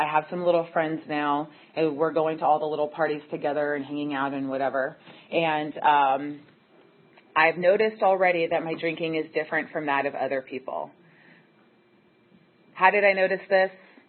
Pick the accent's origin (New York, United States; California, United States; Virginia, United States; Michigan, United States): California, United States; Chico; I'm from Chico.